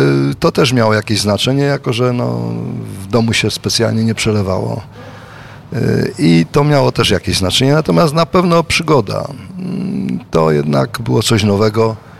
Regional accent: Wieliczka, Lesser Poland, Poland; born there; Tak, tak, urodziłem się pod Wieliczką.

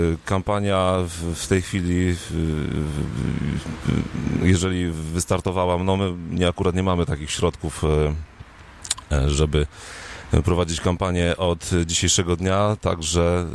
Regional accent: Rzeszów, Subcarpathian Voivodeship, Poland; ja w Rzeszowie mieszkam od urodzenia i tak sobie myślę, że my rzeszowianie

